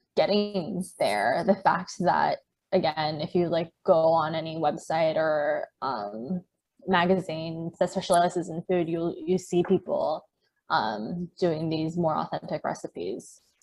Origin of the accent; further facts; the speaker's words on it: United States; now in Taiwan; because I grew up in the States, I don't think my experience is as representative as people who actually were born and raised here in Taiwan